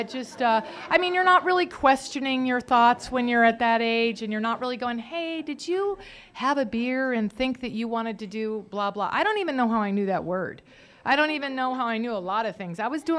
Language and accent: English; Arizona, United States; also born or lived in Montana; I grew up in Arizona. There's not a whole lot to do there, so I ran, and I would do things. And we moved to Montana for a stint